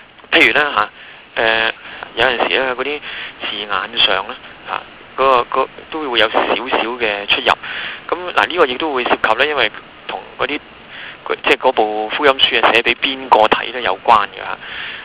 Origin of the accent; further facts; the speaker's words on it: China; 用我哋中國人講啊